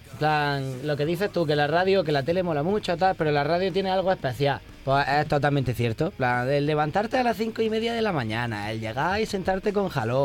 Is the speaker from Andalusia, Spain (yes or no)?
yes; Abla, Andalusia, Spain; Mi pueblo se llama Habla, sin H. Irónicamente, se llama Habla.